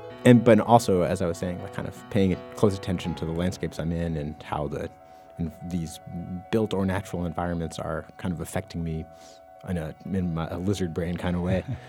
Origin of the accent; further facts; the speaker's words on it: New England, United States; I grew up in the Mass-New Hampshire border, and then now I'm a touring musician